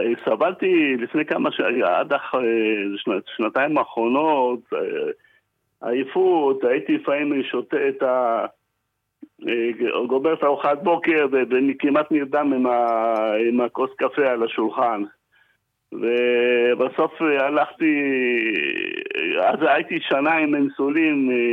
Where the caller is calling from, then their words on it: Givatayim, Tel Aviv District, Israel; אני מגבעתיים.